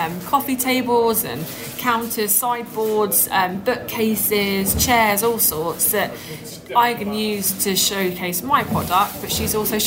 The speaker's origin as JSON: {"language": "English", "region": "East of England", "country": "United Kingdom", "tie": "born or raised there", "said": "I grew up in Norfolk, and I liken it to Holt."}